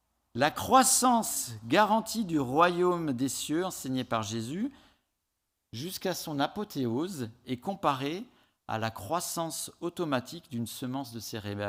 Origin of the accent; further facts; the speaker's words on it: Southwest France, France; Je viens du Sud-Ouest et j'ai été baigné dans le rugby.